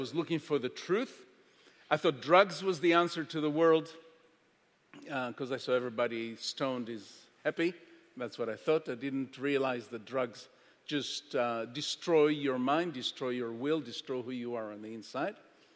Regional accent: Israel; I was born in Israel, raised in Israel, became a hippie at a very young age.

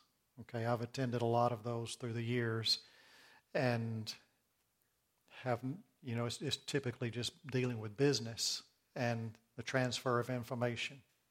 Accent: Memphis, Tennessee, United States; when I was a teenager, growing up in Memphis, Tennessee

